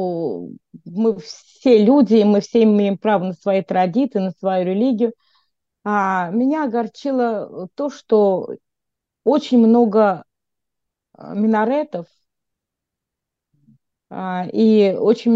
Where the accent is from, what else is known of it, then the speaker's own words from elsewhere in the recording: Russia; когда они знали, что мы из России